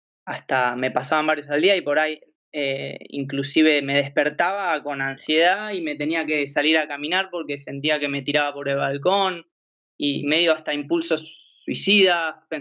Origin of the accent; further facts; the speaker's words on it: Argentina; also born or lived in Canary Islands, Spain; now in Spain; nací acá y me fui a vivir a Argentina de muy pequeño y volví aquí a vivir. Pero bueno, sí, soy más argentino